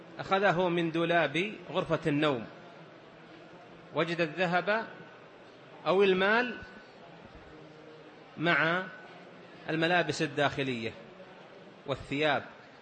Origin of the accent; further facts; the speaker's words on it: Saudi Arabia; في بلدنا المملكة العربية السعودية